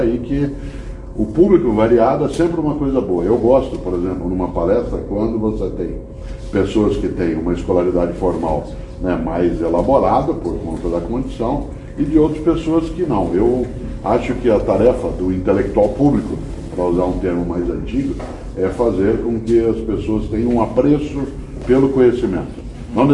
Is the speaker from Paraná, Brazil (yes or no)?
yes; Londrina, Paraná, Brazil; now in São Paulo, Brazil; eu que sou de Londrina, todos nós quatro vivemos em São Paulo